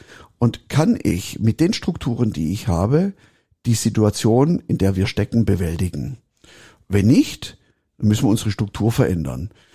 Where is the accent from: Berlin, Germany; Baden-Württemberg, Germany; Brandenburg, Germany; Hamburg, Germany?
Baden-Württemberg, Germany; Stuttgart; accent: Swabian; Und ich bin ja letztendlich Schwabe, ich bin ja Stuttgarter, gell? An der Stelle, Schwabeländle, herzlich gegrüßt, gell? Ich kann nur Schwäbisch.